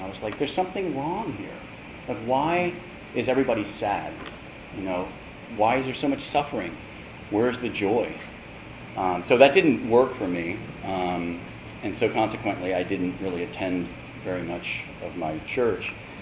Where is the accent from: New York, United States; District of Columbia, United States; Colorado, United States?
District of Columbia, United States; Washington; I know that when I go home, which is back east, I grew up in Washington, D.C., mostly.